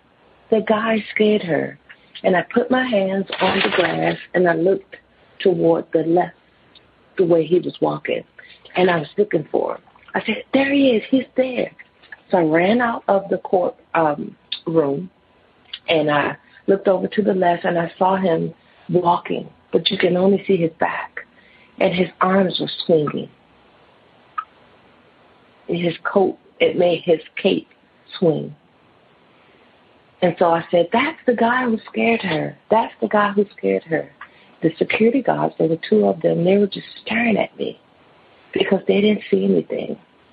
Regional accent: Washington, District of Columbia, United States; I'm from Washington, D.C.

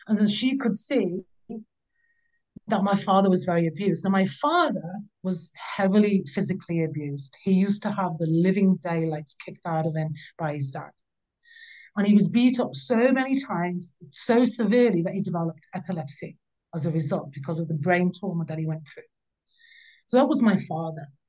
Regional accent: Birmingham, West Midlands, United Kingdom; born there; My parents are both from Northern India. They're from the Punjab. And I was born in Birmingham in the UK.

